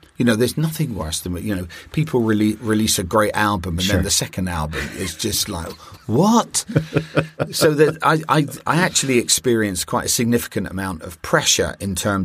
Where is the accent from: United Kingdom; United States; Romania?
United Kingdom; I'm a Brit. So it's … for me.